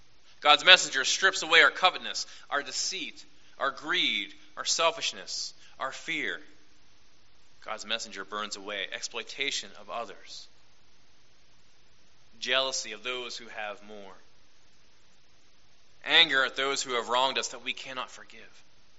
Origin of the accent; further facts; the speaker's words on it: Wheeling, West Virginia, United States; when I was growing up in the Ohio Valley, in Wheeling, West Virginia, there were a lot of refineries there as well.